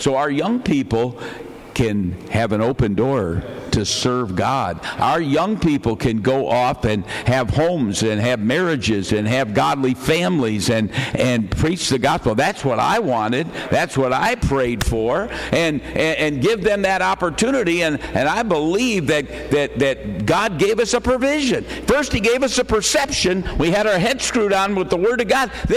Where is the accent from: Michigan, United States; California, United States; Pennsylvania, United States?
Michigan, United States; Grand Rapids; born there; That's where I'm from. I was born in Grand Rapids.